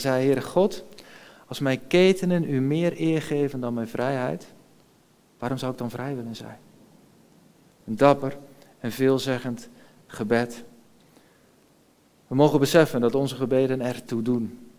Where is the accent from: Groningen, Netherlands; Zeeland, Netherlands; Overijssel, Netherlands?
Overijssel, Netherlands; Kampen; maar ik kom uit Kampen en daar houden ze elkaar nogal in de gaten.